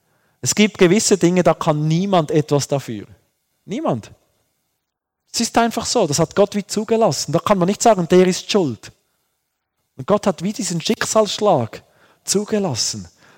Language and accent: German; Fribourg, Switzerland; Und ich wurde oft ausgelacht wegen meinem Dialekt. So. Ich bin im Kanton Freiburg aufgewachsen, an der Grenze zum Kanton Bern, also total deutschsprachig so. Und ich wollte ein wunderbares, reines Berndeutsch sprechen. So. Aber meine Eltern waren Thurgauer.